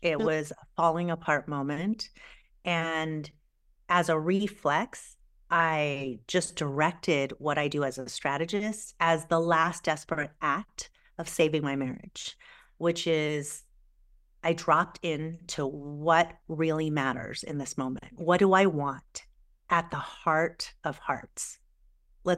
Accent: California, United States; English is a second language; also born or lived in Taiwan; I was an immigrant from Taiwan to California when I was really young. So I didn't know the language. I felt like an outsider. I lived in a really amazing kind of old-fashioned-y, predominantly white town.

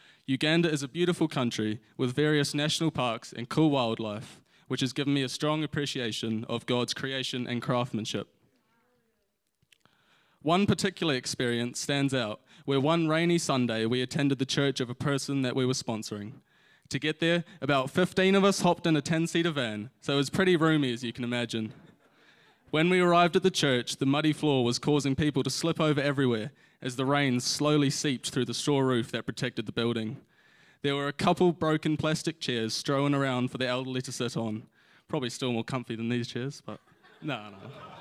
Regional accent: Tauranga, Bay of Plenty, New Zealand; I was born here in Tauranga and went to City Church for the first 7 years of my life.

